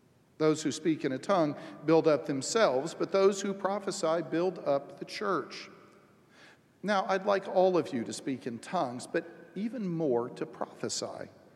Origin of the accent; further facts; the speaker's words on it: Texas, United States; But I have to say, growing up in Texas, there were a lot of things in the movie that I had no connection with.